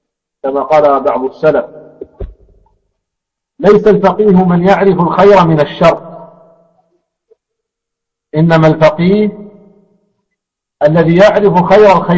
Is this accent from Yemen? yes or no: no; Saudi Arabia; وهذا المبلغ قيمته نحو من 1000 ريال مثلا عندنا في السعودية